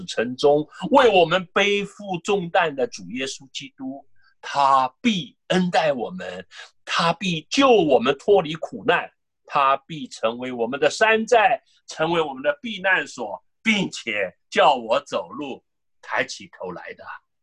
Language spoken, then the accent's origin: Chinese; China; 好像我们中国人写困难的困啊